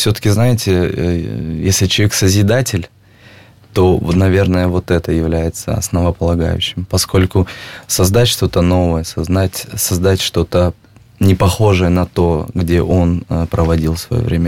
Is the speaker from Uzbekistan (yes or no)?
yes; Uzbekistan; now in Krasnodar, Russia; И я человек вообще южный достаточно. Краснодар – это не мой родной город. Я приехал из Узбекистана в Краснодар.